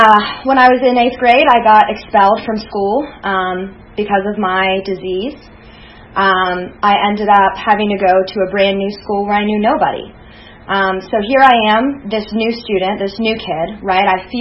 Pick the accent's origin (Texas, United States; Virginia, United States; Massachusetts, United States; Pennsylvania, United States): Virginia, United States; I grew up in Virginia, and as I was growing up, I lived with my father and my stepmother.